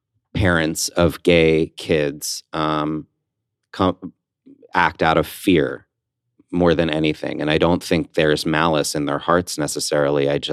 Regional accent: New Jersey, United States; I guess going along with tradition and growing up in New Jersey and I went to a private school.

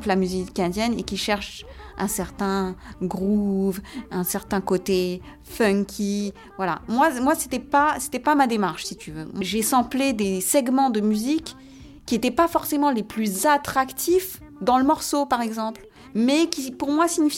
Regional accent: Aulnay-sous-Bois, Île-de-France, France; j'ai grandi à Aulnay-sous-Bois. Qu'à Aulnay-sous-Bois, les Sri Lankais, c'est vraiment la minorité de la minorité.

